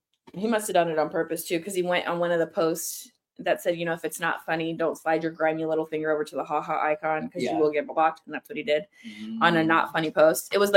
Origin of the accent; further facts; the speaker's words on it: United States; And I'm speaking as an American. As a United States citizen, born and fucking raised, I used to be proud of this country.